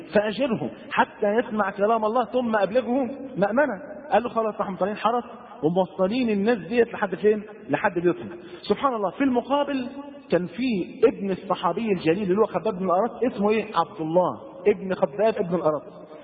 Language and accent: Arabic; Egypt; زي اللي حصلت في السعوديه وزي اللي حصل عندنا في مصر